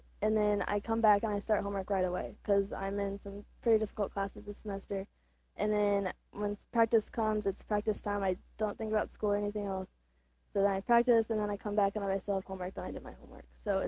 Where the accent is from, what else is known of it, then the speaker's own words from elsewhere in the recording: Columbia, Missouri, United States; Columbia, Missouri.